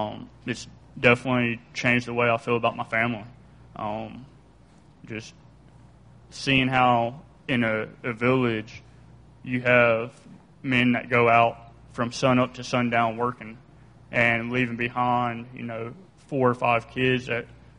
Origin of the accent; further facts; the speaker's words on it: United States; Why did God choose me to be born and raised in America when you go to a foreign country and you see what kind of conditions they're living in?